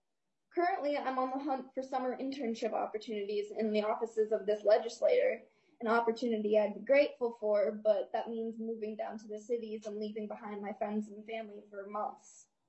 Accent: Grand Rapids, Minnesota, United States; also born or lived in Roseau; So I was born in Roseau, Minnesota, and I grew up in Grand Rapids and on the Iron Range.

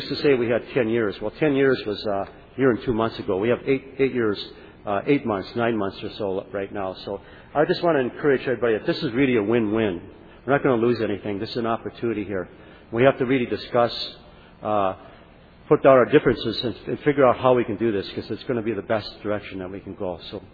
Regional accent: Ely, Minnesota, United States; Elk River, Ely, Minnesota, my hometown, the community of Forest Lake, Grand Rapids, Minnesota.

